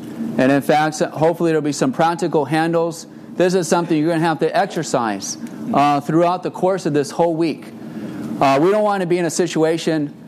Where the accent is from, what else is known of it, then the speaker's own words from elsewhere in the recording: Fort Collins, Colorado, United States; I didn't formally introduce myself. I'm from Fort Collins, Colorado. Praise the Lord.